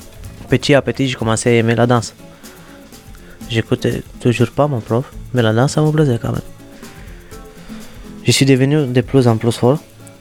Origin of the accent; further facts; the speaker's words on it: Romania; French is a second language; Moi, je viens de Roumanie et c'est différent d'ici.